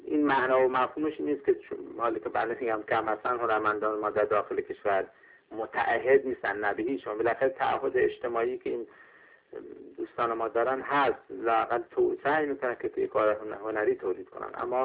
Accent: Iran; ما همه ایرانی هستیم

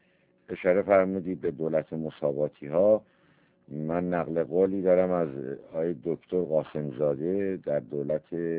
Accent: Iran; also born or lived in France; گریختم و خود را به فرانسه رساندم و چند سالی در آنجا دنباله مطالعات حقوق را گرفتم و اکنون خوشبختانه در وطنم ایران هستم.

